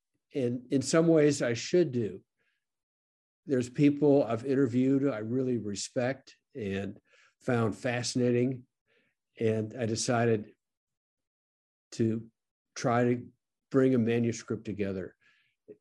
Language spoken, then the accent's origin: English; St. Louis, Missouri, United States; I grew up in St. Louis, but I walked to school, and I remember walking along a creek and finding possums under the root wads along the little creek in St. Louis County.